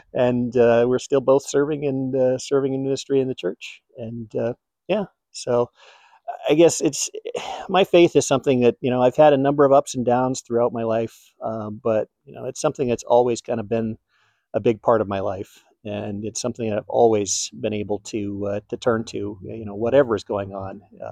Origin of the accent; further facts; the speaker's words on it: Hibbing, Minnesota, United States; born there; we'd moved back to our place I was born in Hibbing, Minnesota. At about 5 years old, I got baptized by immersion in another small little Baptist church there.